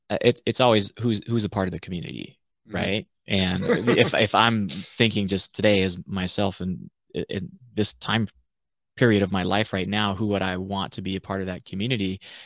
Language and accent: English; the South, United States; you know, growing up in the South, there wasn't that many things to do.